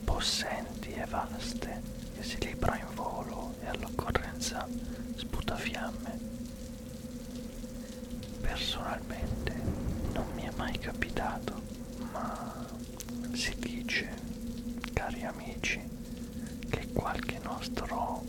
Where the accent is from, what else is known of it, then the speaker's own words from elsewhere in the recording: Bergamo, Lombardy, Italy; Io sono un bergamasco